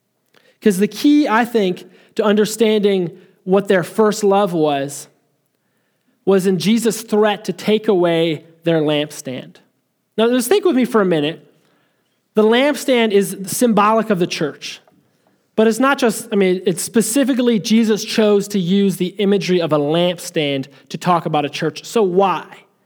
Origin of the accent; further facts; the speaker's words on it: Chicago, Illinois, United States; Many of you know, I'm from Chicago, big old Bears fan, the Bears.